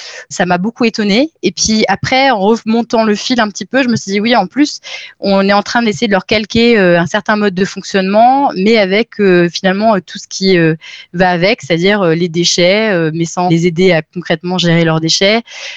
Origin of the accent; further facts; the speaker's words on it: Grand Est, France; now in Paris, France; je suis originaire d'Alsace et je vis à Paris là depuis quelques années.